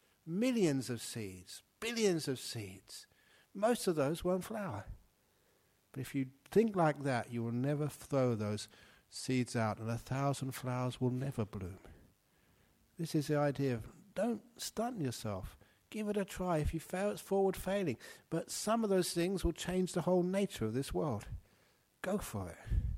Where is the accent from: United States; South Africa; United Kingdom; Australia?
Australia; I said, look, I'm an Australian monk.